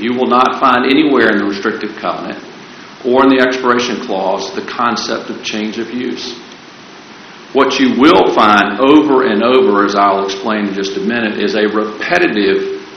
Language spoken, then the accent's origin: English; Charlottesville, Virginia, United States; like Mr. Tanner, I'm also from Charlottesville, and like Mr. Tanner, I'm also a college basketball fan.